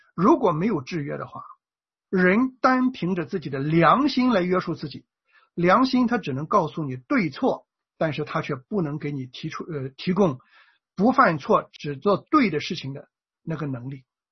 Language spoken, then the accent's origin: Chinese; China; 所以我们中国人是个伪君子文化